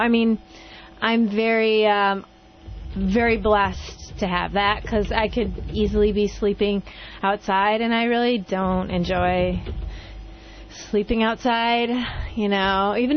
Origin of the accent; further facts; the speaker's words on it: Chicago, Illinois, United States; also born or lived in Oregon; now in Santa Cruz, United States; Well, I am originally from Chicago. I moved to Oregon. I was there for almost 5 years. And I just went home to Chicago for a little while, and now I'm here in Santa Cruz.